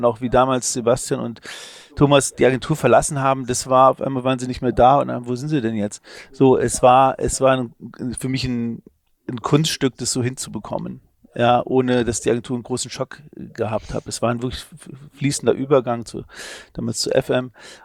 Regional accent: Trier, Rhineland-Palatinate, Germany; born there; ich komme aus Trier gebürtig

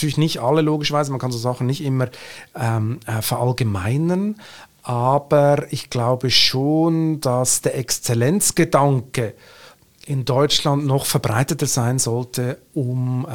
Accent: Switzerland; Also wie man schon hört, ich komme aus der Schweiz

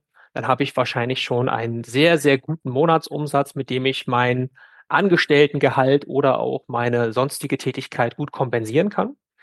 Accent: Northern Germany, Germany; wenn ich als Norddeutscher jetzt hier bei den Norddeutschen auf der Couch sitze

